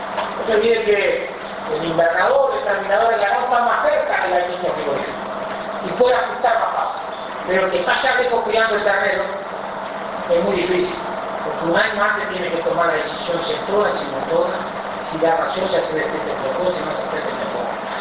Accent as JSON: {"language": "Spanish", "country": "Uruguay", "said": "hemos tenido miedo o vergüenza casi de presentarnos como uruguayos, como carne uruguaya."}